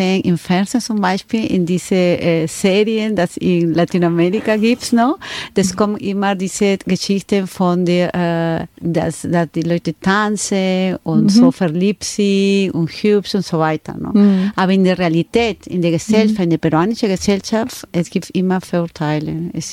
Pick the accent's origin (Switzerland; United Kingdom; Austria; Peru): Peru; German is a second language; Aber für uns in Peru ist es umgekehrt.